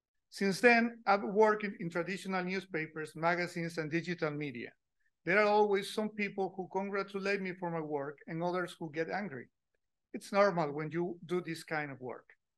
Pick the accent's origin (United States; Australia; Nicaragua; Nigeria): Nicaragua; I am from Nicaragua, and I am a cartoonist.